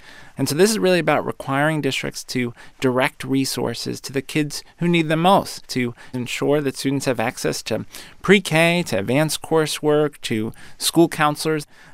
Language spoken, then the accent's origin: English; Brooklyn, New York, United States; I grew up in New York City, in Brooklyn. I went to PS 276 in Canarsie.